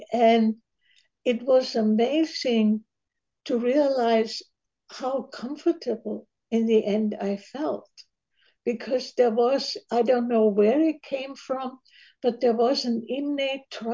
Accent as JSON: {"language": "English", "country": "Germany", "tie": "born or raised there", "moved": "yes", "lives_now": "United States", "said": "I was born and raised in Germany"}